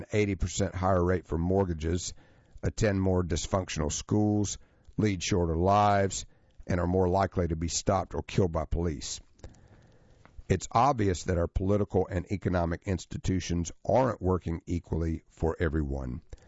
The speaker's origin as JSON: {"language": "English", "region": "Michigan", "country": "United States", "tie": "born or raised there", "said": "billboards for marijuana dispensaries line the highways of my home state of Michigan."}